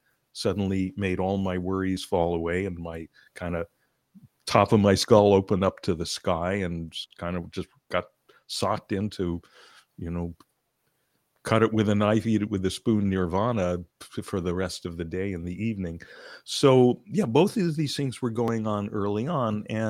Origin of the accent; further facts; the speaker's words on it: Westbury, New York, United States; I was a little kid growing up in Westbury, Long Island